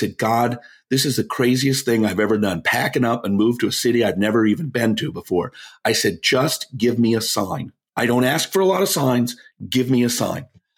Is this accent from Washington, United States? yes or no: yes; Snoqualmie, Washington, United States; now in Scottsdale, United States; I live in Scottsdale now, but I grew up 50 years in Seattle.